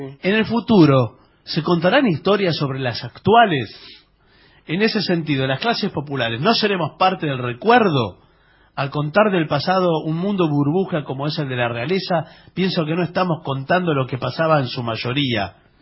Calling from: England, United Kingdom; de Inglaterra.

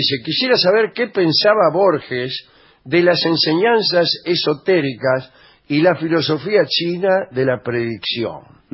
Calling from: Resistencia, Chaco, Argentina; de Resistencia Chaco. Un placer en escucharlos.

